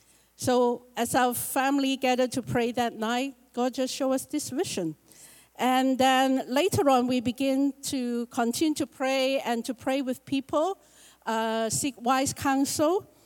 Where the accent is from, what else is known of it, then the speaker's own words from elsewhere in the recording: Hong Kong; moved away as an adult; now in Vancouver, Canada; God called us to Vancouver exactly 20 years ago. We are originally from Hong Kong. Me and my husband live in Hong Kong